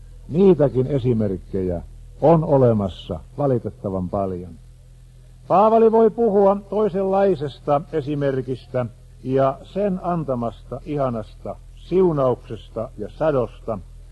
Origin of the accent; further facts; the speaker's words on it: Satakunta, Finland; Minä olen kotoisin Satakunnasta